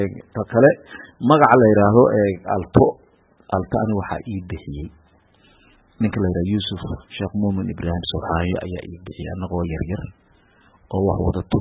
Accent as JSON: {"language": "Somali", "town": "Qoryooley", "region": "Lower Shabelle", "country": "Somalia", "tie": "born there", "said": "maasha allah walaal mahadsanid anuu horta waxaan ku dhashay degmada Qoryooley ee gobolka Shabeellaha Hoose"}